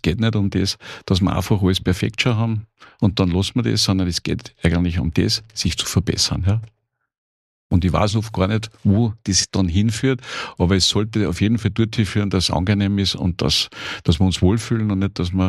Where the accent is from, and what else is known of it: Austria